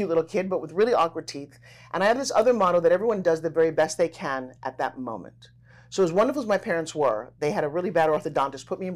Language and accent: English; Long Island, New York, United States; I grew up on Long Island, New York.